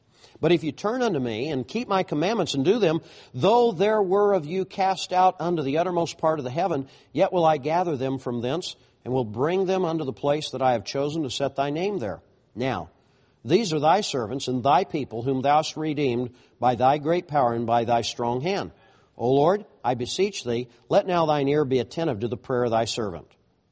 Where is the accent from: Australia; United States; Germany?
United States; let me just tell you, I'm an American citizen.